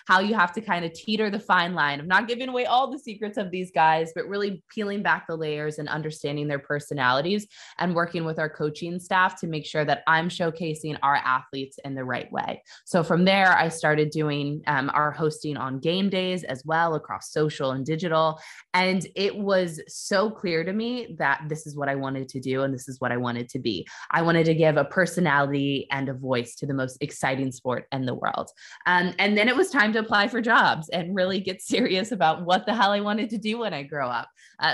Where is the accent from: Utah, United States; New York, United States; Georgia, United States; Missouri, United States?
Missouri, United States; Kansas City; So I'm from Kansas City, Missouri. That's where I grew up. And I grew up watching the Kansas City Chiefs, having season tickets.